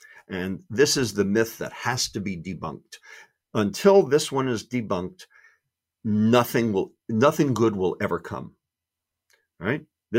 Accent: Brooklyn, New York, United States; I'm from New York. I'm from Brooklyn. So I use a lot of, shall we say, colorful language.

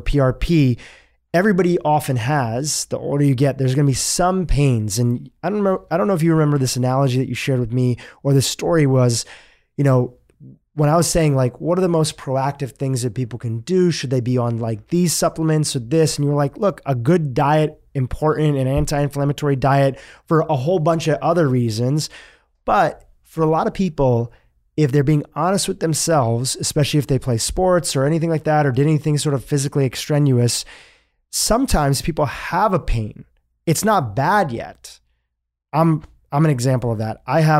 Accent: India; even though I'm Indian, I'm not a medical doctor.

